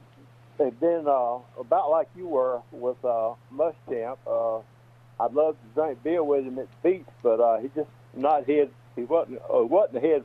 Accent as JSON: {"language": "English", "region": "South Carolina", "country": "United States", "said": "but I'm from South Carolina, about the middle of the state"}